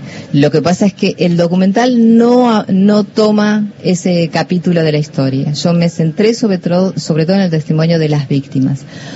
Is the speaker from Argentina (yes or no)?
yes; Argentina; si uno tiene como argentino la experiencia de lo que fue acá